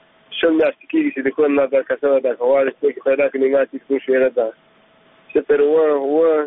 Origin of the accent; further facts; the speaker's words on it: Kabul, Afghanistan; السلام علیکم